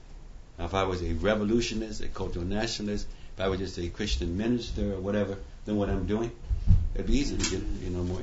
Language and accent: English; United States; practically every country in the world I go to, except America. And I'm American.